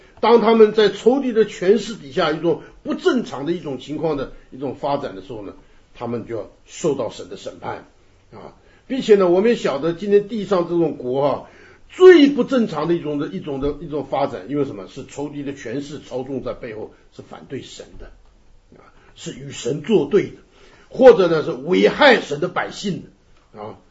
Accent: China; 有的人像我们是中国人，出生中国人，那我们这个对中国有特别的感情

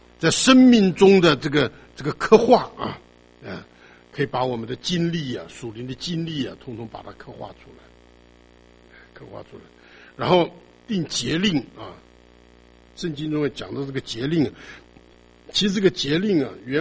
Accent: China; 所以我们中国人常常讲嘛，来了一场大雪哦，我们叫它什么？叫它瑞雪

